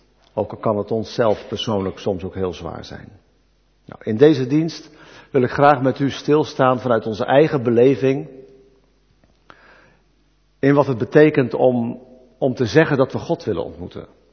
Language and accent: Dutch; Dordrecht, South Holland, Netherlands; Ik kom zelf uit Dordrecht. Wij wonen al 25 jaar in Dordrecht. En wij komen er van vroeger ook vandaan. Dus we zijn weer terug destijds gekeerd naar waar wij vandaan kwamen.